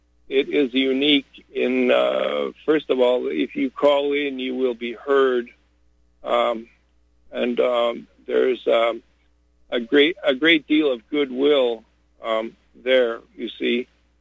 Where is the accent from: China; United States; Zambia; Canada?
Canada; my passport says I'm Canadian. I said, but in my head, and I'm American.